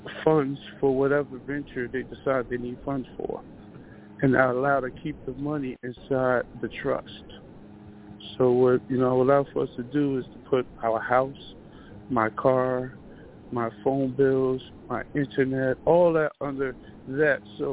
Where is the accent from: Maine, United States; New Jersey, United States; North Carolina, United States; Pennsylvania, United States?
New Jersey, United States; Newark; But I was born and raised in Newark. I'm 43 years old, married, homeowner, two kids, the older, 23 years old.